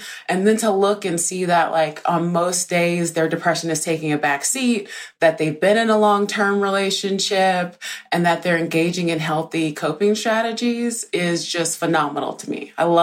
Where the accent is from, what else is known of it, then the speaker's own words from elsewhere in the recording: Deep South, United States; I grew up in poverty in the Deep South, in a single-parent household.